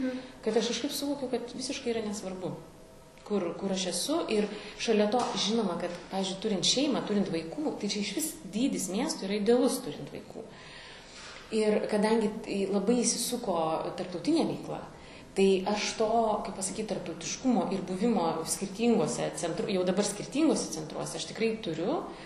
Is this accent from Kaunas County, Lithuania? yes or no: no; Klaipėda, Klaipėda County, Lithuania; Jo, tai pradėkime nuo to, kad taip, tai yra mano gimtasis miestas.